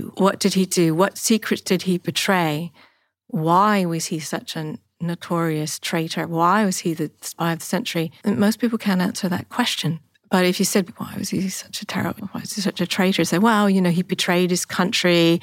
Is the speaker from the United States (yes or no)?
no; England, United Kingdom; which is, I grew up in England.